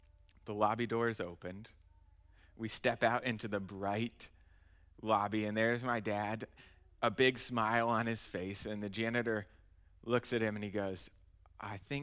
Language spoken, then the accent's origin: English; Indiana, United States; I grew up in Indiana and loved basketball.